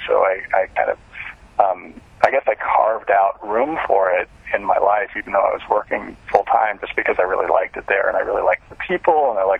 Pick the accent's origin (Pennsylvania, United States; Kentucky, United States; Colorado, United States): Colorado, United States; Aurora; And then I moved back to Denver. I grew up in Denver, in Aurora, which is a suburb of Denver.